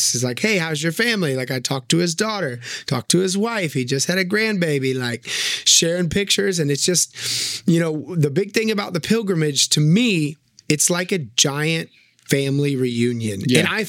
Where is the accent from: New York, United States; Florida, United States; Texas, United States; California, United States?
Florida, United States; New Smyrna Beach; I made a video randomly at her nail salon in my hometown of New Smyrna Beach. in 2020, so 4 years before, a tiny little nail salon in a tiny town in Florida